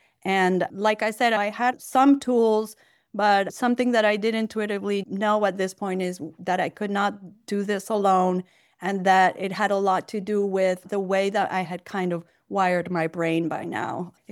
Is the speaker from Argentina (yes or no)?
yes; Argentina; English is a second language; now in Brooklyn, United States; I am in Brooklyn, New York. I am originally from Argentina. So maybe people will detect a bit of an accent. And I've lived in the States for 24 years.